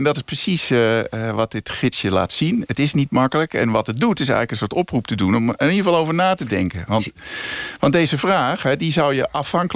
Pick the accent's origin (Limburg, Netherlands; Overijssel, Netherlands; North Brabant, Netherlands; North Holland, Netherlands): Overijssel, Netherlands; daar ben ik als Tukker heel gevoelig